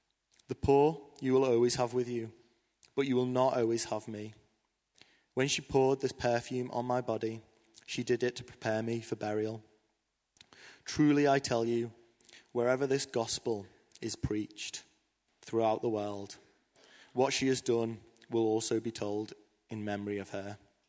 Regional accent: Liverpool, North West England, United Kingdom; I am from Liverpool, a beautiful place, an incredible place.

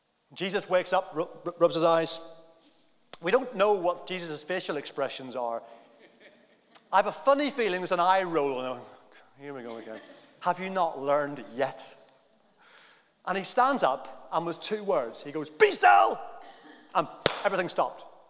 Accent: Northern Ireland, United Kingdom; One of the things about growing up in Northern Ireland is we saw things and experienced things that nobody should see or experience.

